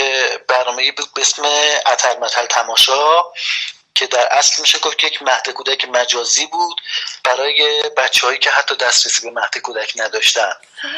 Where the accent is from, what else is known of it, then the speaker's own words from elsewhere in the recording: Tehran, Tehran Province, Iran; برای من اهل تهران هستم، خودم تهران متولد شدم